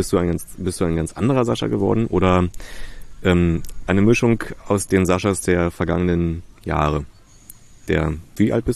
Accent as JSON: {"language": "German", "region": "Berlin", "country": "Germany", "tie": "born there", "said": "ich bin da geboren in Köpenick"}